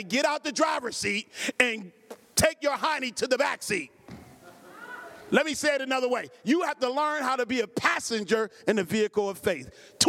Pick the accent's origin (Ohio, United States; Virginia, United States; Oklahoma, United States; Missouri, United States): Ohio, United States; Cleveland; I grew up in a single-parented home. Grew up, was born and raised in Cleveland, Ohio. I had 8 other brothers and sisters.